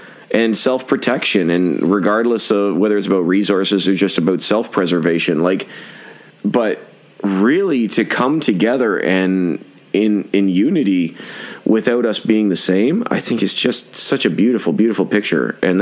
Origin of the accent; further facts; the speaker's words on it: Canada; I'm Canadian, I can say it.